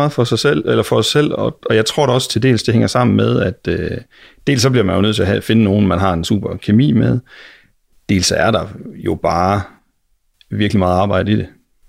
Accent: Herning, Central Denmark Region, Denmark; Altså, jeg kommer fra Herning

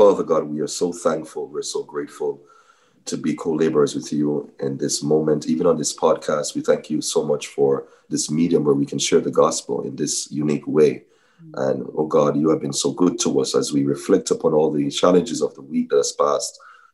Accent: Jamaica; born there; especially, you know, being a Jamaican by birth. You know, sometimes you speak certain places and persons like, are you really Jamaican? Like, you master accent.

